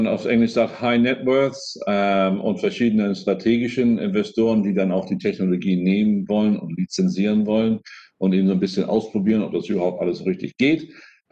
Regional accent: Hamburg, Germany; Also ich bin in Hamburg aufgewachsen, in Eimsbüttel und dann zur Schule gegangen in Altona und in Harvesterhude zum Helene-Lange-Gymnasium.

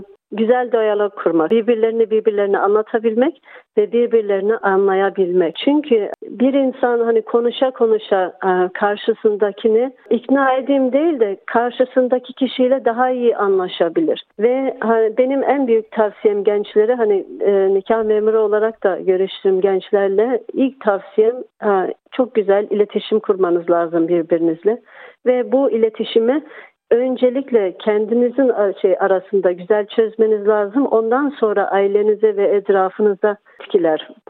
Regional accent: Australia; also born or lived in Turkey; biz Türkiye'den gelip burada büyüdük

